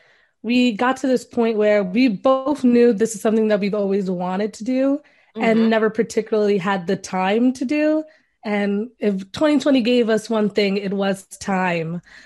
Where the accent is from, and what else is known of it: Bronx, New York, United States; born or raised there